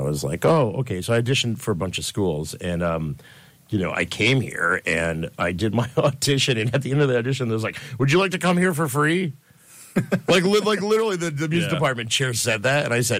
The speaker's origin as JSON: {"language": "English", "town": "Schenectady", "region": "New York", "country": "United States", "said": "I'm from Schenectady area."}